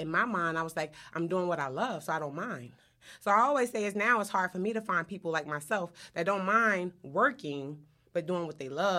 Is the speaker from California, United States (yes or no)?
no; New Jersey, United States; I'm originally from New Jersey.